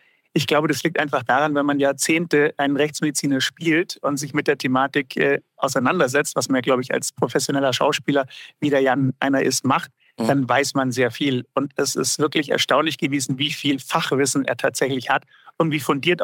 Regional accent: Munich, Bavaria, Germany; Und ursprünglich komme ich aus München und habe dann im Laufe meines Lebens, meiner Karriere, so ein paar Stationen abgeklappert. Ich war in der Rechtsmedizin in München tätig, in Schweden, in Stockholm, in Österreich, in Salzburg

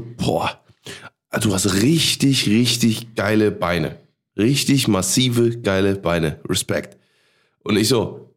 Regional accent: Cologne, North Rhine-Westphalia, Germany; für mich als, als Kölner, ne, als geboren, geboren und aufgewachsen

